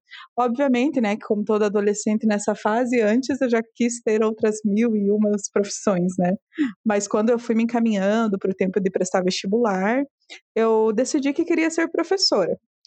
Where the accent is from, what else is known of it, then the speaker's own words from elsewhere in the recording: Ponta Grossa, Paraná, Brazil; eu sou natural do Paraná, da cidade de Ponta Grossa